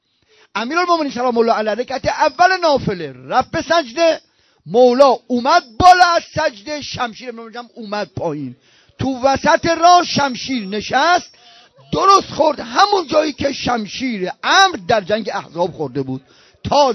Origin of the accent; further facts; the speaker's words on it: Mashhad, Razavi Khorasan, Iran; moved away as an adult; now in Qom, Iran; 20 سال پیش از این، 20 سال، 20 خورده سال از پدر من از مشهد اومدیم